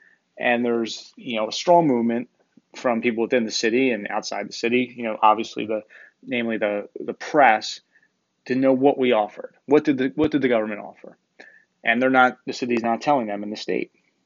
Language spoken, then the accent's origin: English; New Jersey, United States; You know, I grew up in New Jersey, just outside of Atlantic City.